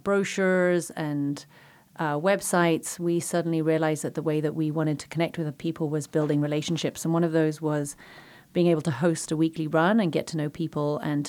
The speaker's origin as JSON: {"language": "English", "region": "Nairobi", "country": "Kenya", "tie": "born or raised there", "moved": "yes", "lives_now": "United States", "said": "I grew up in Nairobi, Kenya, which is not a small town. It's a big city. But it definitely while being a big city, it was kind of a wild open space at the same time."}